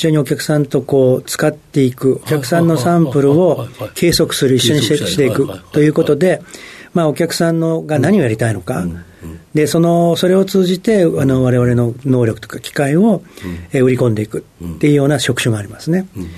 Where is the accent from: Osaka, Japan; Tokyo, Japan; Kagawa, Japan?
Tokyo, Japan; Hino; 私先ほど日野市の出身だという話をしましたけれども